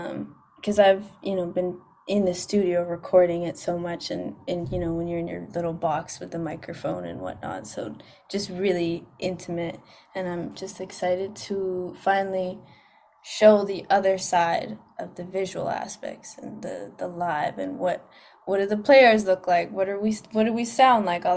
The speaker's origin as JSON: {"language": "English", "town": "Whistler", "region": "British Columbia", "country": "Canada", "said": "I'm like from Whistler, Vancouver"}